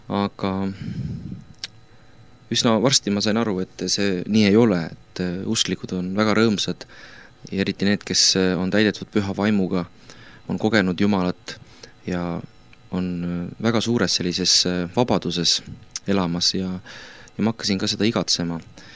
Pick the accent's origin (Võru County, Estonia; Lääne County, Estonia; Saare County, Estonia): Lääne County, Estonia; born there; siia maailma ma sündisin siis Läänemaal ja koolidirektori perekonda. Minu vanemad ei olnud usklikud ja kristlased, küll aga minu vanavanemad